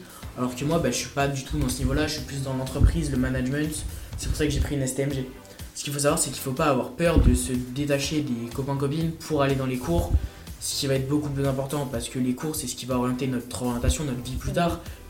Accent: China; je suis chinois.

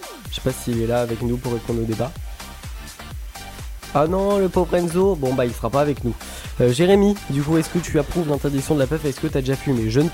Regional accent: France; On est français, hein, au bout d'un moment, on nous interdit un truc, on trouve toujours un moyen.

